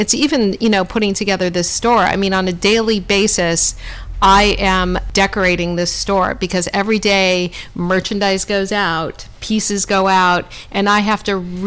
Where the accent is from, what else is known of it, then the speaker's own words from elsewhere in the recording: Los Angeles, California, United States; things that I never really learned to do growing up in Los Angeles.